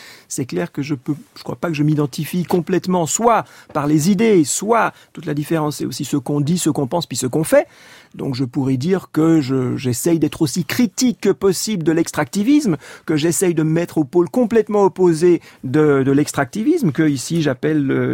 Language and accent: French; Switzerland; Moi, je suis suisse d'origine et de nationalité.